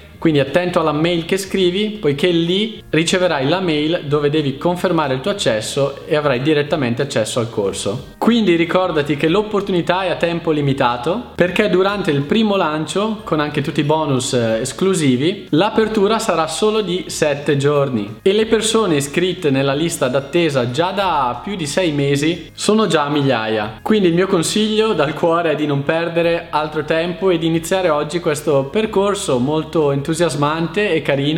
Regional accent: Lombardy, Italy; accent: Brescian; italiana migliore della nostra, che a dir la verità non è difficile da raggiungere, considerando spesso il mio accento bresciano.

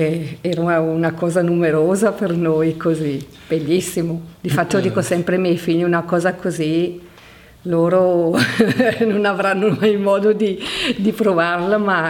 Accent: Covo, Lombardy, Italy; born there; io sono nata a Covo, Bergamo, che si trova a Bergamo

